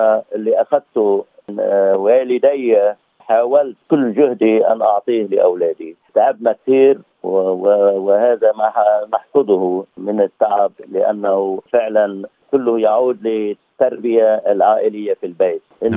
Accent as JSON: {"language": "Arabic", "country": "Lebanon", "lives_now": "Australia", "said": "طبعا أنني استرالي وأعتبر أستراليا بلدي، إنما لا أنسى بلدي الأم ولا ممكن أن أنسى. قلبي مع بلدي الأم وموضعي مع بلدي الثاني أستراليا."}